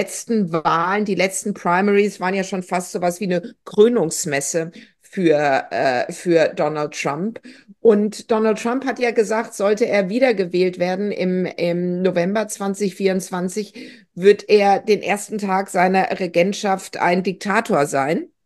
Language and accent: German; Stuttgart, Baden-Württemberg, Germany; Ich bin in Stuttgart groß geworden, in den 70er und 80er Jahren.